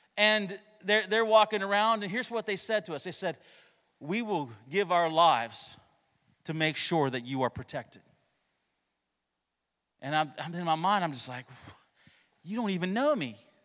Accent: Ohio, United States; I'm a Hilljack from Ohio.

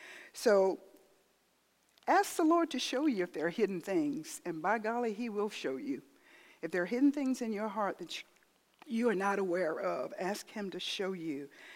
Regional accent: South Carolina, United States; I was raised in the South, about 60 miles from the coast off of South Carolina.

